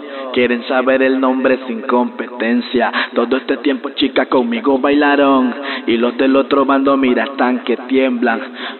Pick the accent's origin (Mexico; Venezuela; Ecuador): Ecuador; Guayas; soy un ecuatoriano que representa su bandera a donde se pare. Bien mono, bien guayaco, ¿sí?